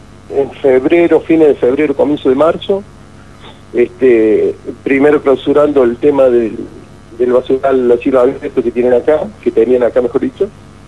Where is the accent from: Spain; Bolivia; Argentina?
Argentina; San Luis; Nosotros venimos también de una zona de campo, nosotros venimos de San Luis